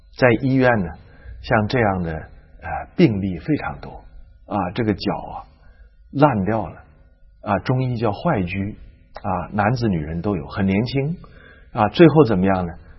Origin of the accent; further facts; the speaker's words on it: China; 我们中国人讲报应啊，